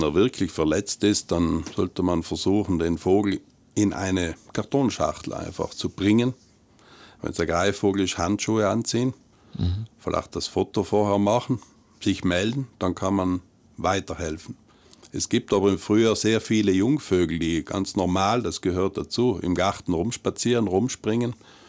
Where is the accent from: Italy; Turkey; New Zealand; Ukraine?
Italy; Trentino-Alto Adige; Wir fühlen uns in Südtirol extrem wohl und deshalb werde ich meine Heimat so gesehen auch niemals verlassen, wenn ich nicht muss.